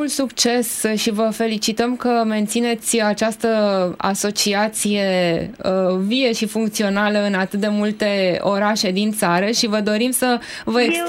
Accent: Constanța, Constanța County, Romania; că și eu provin tot din Constanța

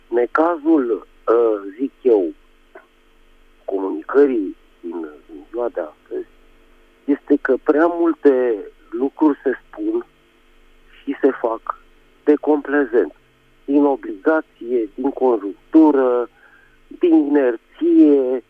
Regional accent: Bucharest, Romania; din București.

